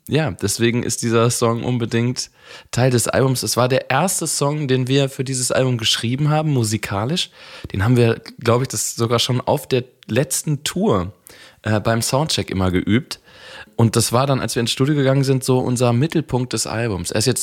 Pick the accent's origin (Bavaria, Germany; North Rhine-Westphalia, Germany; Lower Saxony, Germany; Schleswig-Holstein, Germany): North Rhine-Westphalia, Germany; Ich bin Ostwestfale, ich sage die Wahrheit.